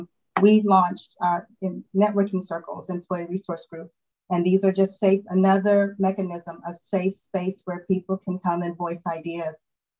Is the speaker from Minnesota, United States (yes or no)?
no; Louisiana, United States; I'm from Louisiana, so that's just hot.